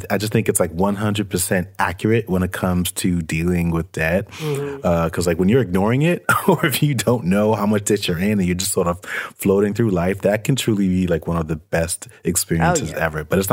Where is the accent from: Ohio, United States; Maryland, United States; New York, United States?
New York, United States; New York City; I grew up in poverty. I grew up in Brooklyn, New York City. It was tough back in those days.